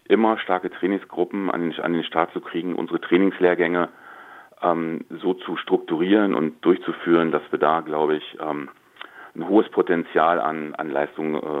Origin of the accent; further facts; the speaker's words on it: North Rhine-Westphalia, Germany; Ja, ich komme aus dem Ruhrgebiet und da ist, muss man wirklich sagen, da ist Fußball sehr, sehr, sehr dominant.